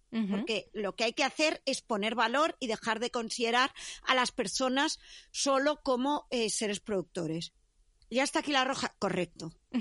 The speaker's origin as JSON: {"language": "Spanish", "region": "Catalonia", "country": "Spain", "said": "no estaríamos en un bar porque somos catalanas"}